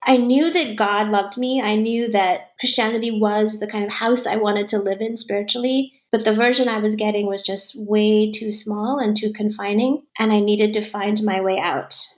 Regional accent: Boston, Massachusetts, United States; moved away as an adult; So I grew up on the East Coast in Boston, went to college, grad school there. And then after we got married, we slowly moved west

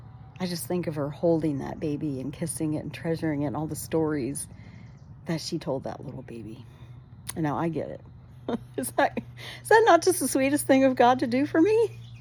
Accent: Alaska, United States; You see, I grew up in Alaska, and so when I moved back to the States in my late 20s

